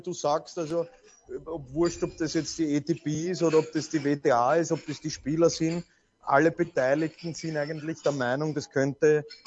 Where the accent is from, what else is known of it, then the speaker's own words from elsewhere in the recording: Austria; als Österreicher kennt man sich